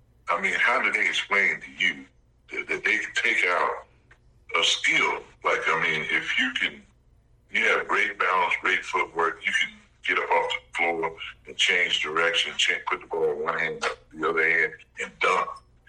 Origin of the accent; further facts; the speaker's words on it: Deep South, United States; because I was brought up in the South, in the Deep South.